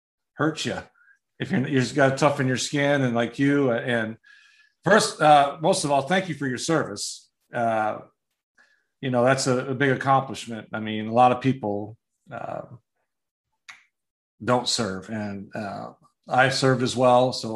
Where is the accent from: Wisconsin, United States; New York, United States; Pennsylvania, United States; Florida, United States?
Wisconsin, United States; I'm from Wisconsin.